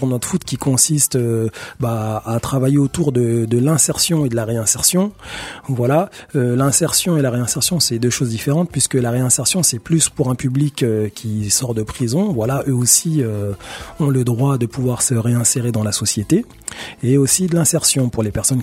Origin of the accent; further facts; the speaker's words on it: Garges-lès-Gonesse, Île-de-France, France; Moi, je suis natif de Garges-lès-Gonesse. J'y ai fait toute ma vie et du coup, il y a une dizaine d'années, je suis venu vivre sur Saint-Brice-sous-Forêt